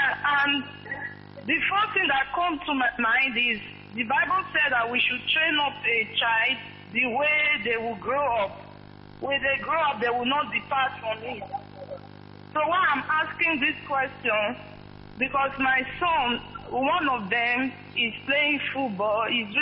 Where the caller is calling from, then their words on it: Netherlands; English is a second language; I'm calling from Holland, Netherlands.